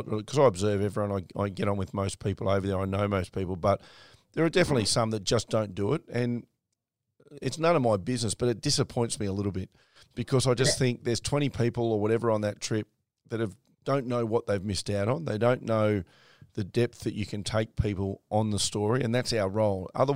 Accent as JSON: {"language": "English", "country": "Australia", "said": "PNG, Kokoda, I don't think you can beat it as an Australian for the physical, mental and emotional journey. I think it just ticks boxes that, as good as those other things are, they don't quite tick. And maybe not for everyone, but certainly for Aussies because of our history there."}